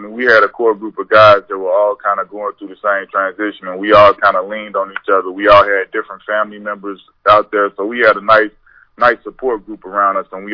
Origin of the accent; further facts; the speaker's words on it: Chicago, Illinois, United States; I chose DePaul over Kansas because it was a mixture of opportunity to play right in Chicago around my hometown fans and my family and friends